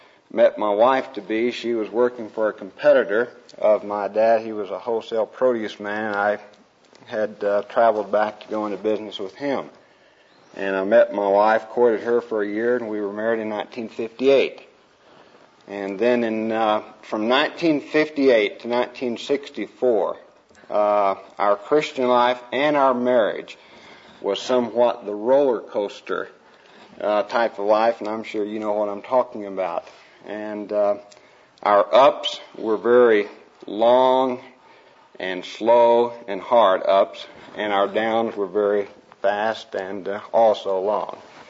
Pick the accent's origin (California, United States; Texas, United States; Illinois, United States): Texas, United States; San Antonio; also born or lived in Shamrock; And we moved then to Shamrock, Texas, and then moved down to San Antonio in 1944, and I was raised and lived in San Antonio from 1944 until 1967.